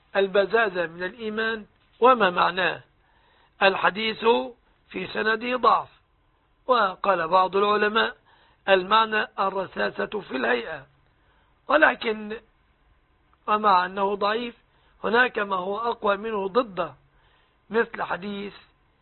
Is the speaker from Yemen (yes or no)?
no; Egypt